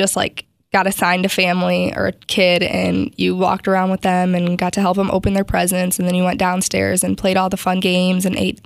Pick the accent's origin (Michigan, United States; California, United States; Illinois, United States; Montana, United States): Michigan, United States; Dowagiac; So I'm from Dowagiac.